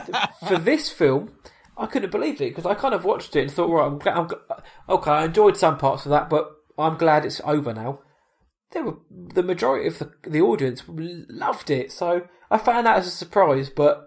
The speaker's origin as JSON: {"language": "English", "region": "England", "country": "United Kingdom", "said": "we're English. We don't know how to emote apart from to tut and nod."}